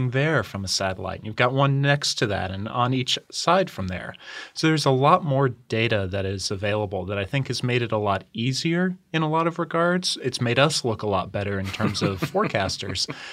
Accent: Florida, United States; moved away as an adult; also born or lived in Colorado; now in Milwaukee, United States; So I grew up in Florida from the age of 8 all the way through college. And when I first moved out of there, it was to Colorado

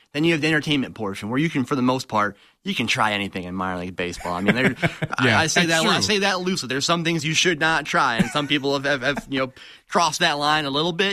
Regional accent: Dansville, Michigan, United States; And I'm originally from Dansville, Michigan, right outside Lansing.

